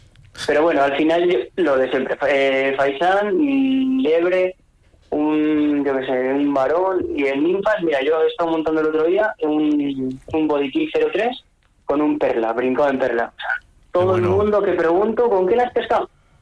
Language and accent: Spanish; Basque Country, Spain; cuando yo vivía en el pueblo, que yo soy del País Vasco, vivía ahí en un pueblecito con mi madre, mi padre y mis abuelos